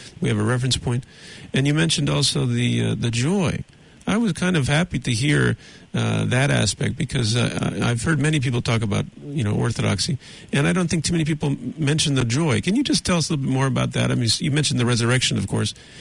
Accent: United States; I'm from the United States

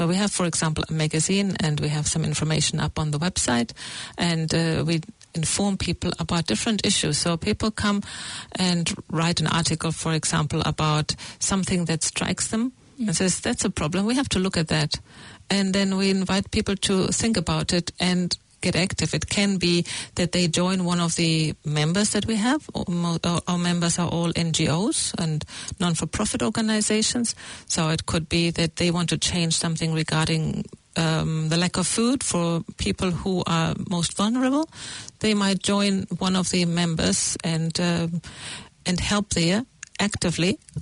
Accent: Germany; I grew up in Germany, very close to the former GDR border, to the German Democratic Republic

